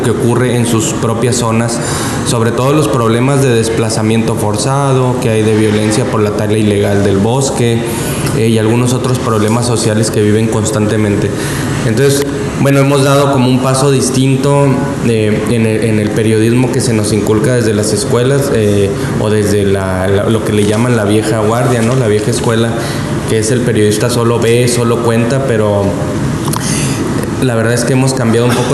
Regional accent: Chihuahua, Mexico; para movernos en zonas de Chihuahua, del norte del país, que es de donde yo soy y donde hago periodismo.

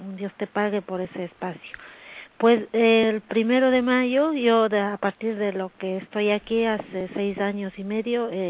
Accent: Ecuador; moved away; como ecuatoriana, como emigrante aquí

